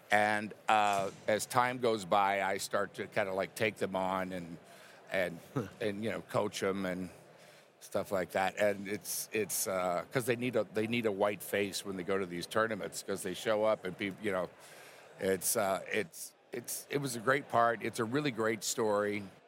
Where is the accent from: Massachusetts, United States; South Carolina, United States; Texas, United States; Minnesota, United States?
Texas, United States; Houston; Yeah, I'm from Houston originally.